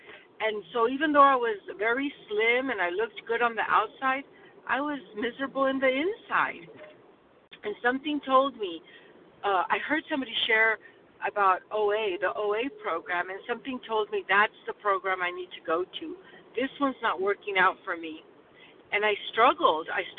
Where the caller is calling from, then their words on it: California, United States; I'm calling from California